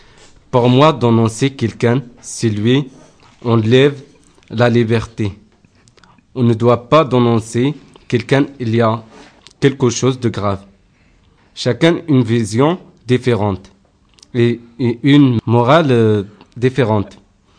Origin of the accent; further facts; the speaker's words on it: Morocco; je viens de Maroc.